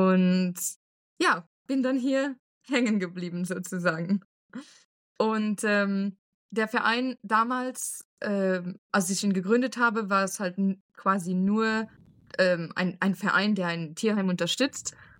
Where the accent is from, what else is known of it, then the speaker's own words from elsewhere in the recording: Luxembourg; now in Romania; Ich komme aus Luxemburg ursprünglich und ich wohne jetzt seit 5 Jahren in Rumänien.